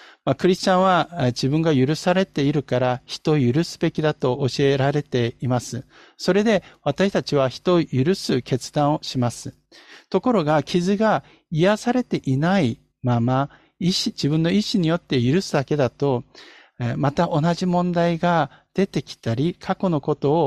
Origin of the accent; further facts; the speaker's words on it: South Korea; Japanese is a second language; 私は韓国の出身なんですが